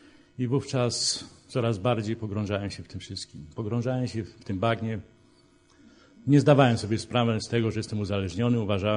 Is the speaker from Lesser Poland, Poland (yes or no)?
no; Szczecin, West Pomeranian Voivodeship, Poland; born there; urodziłem się w Szczecinie.